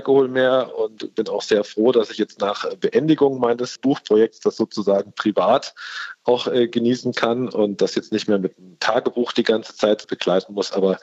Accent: Munich, Bavaria, Germany; Und dann als Münchner natürlich der ultimative Endgegner

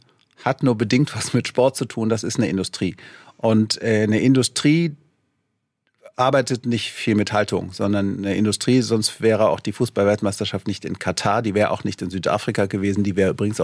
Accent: Cologne, North Rhine-Westphalia, Germany; kann man nicht verleugnen, wo man herkommt. Ich komme aus Köln.

